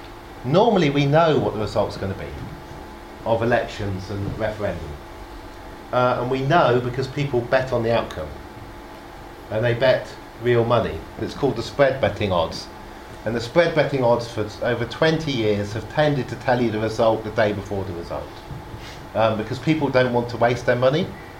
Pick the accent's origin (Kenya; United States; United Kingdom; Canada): United Kingdom; Oxford, South East England; born there; As John said, I was born in Oxford. That now makes me very rare in Oxford.